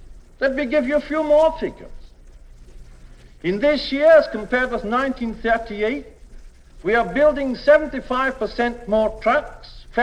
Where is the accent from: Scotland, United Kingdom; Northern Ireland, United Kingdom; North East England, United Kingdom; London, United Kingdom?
Scotland, United Kingdom; I come from Clydeside. I therefore know about shipbuilding.